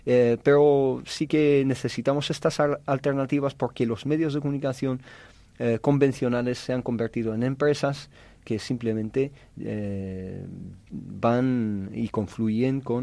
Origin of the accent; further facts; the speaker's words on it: Madrid, Community of Madrid, Spain; En el Ayuntamiento de Madrid, de donde vengo